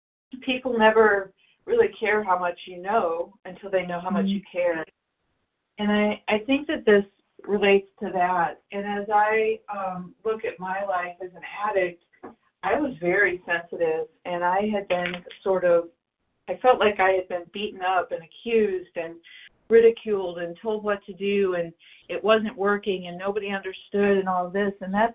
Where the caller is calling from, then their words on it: Arizona, United States; Hi there. … I am calling from Arizona